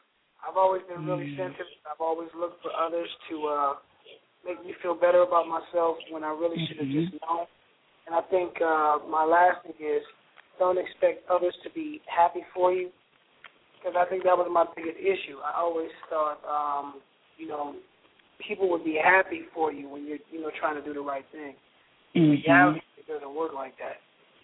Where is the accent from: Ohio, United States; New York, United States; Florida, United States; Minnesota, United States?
Minnesota, United States; Minneapolis; And, you know, I'm from Minneapolis, and I came to an event where she was releasing